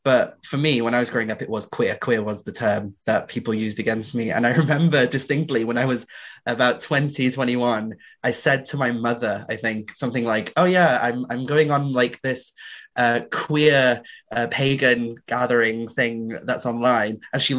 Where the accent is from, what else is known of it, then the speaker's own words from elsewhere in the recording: United Kingdom; And I think that comes from being British as well